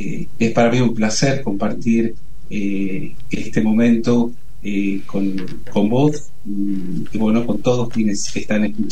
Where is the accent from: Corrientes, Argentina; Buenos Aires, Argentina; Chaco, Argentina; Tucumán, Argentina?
Tucumán, Argentina; Nací acá en Tucumán, hice todos mis estudios, tanto primarios como secundarios y universitarios